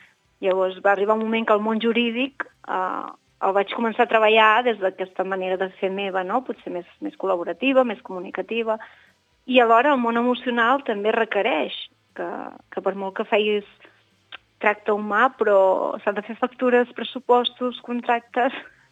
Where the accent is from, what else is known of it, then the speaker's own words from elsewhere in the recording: Ripoll, Catalonia, Spain; Jo soc de Ripoll, no? I fins i tot persones que em coneixen de Ripoll